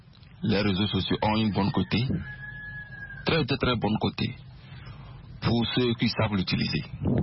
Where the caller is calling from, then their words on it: Lomé, Maritime, Togo; je suis togolais. Demeurant au Togo, Lomé, Toti Batomé.